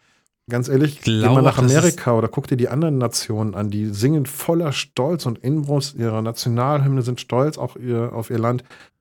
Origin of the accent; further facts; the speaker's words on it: Germany; Ne, wir sind ja Deutsche und wir haben nun mal eine Last mit uns rumzutragen.